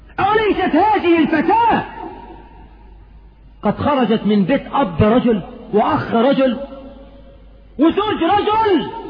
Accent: Egypt; آخر الإحصائيات بتقول عندنا في مصر 6 مليون امرأة متزوجة عرفة

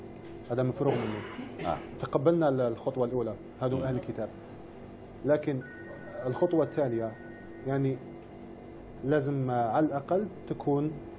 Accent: Algeria; moved away; كي جيت لهذه البلاد أولا كنت فخور نقول أنا جزائري أوف كورس أنا مازالي فخور نقول جزائري

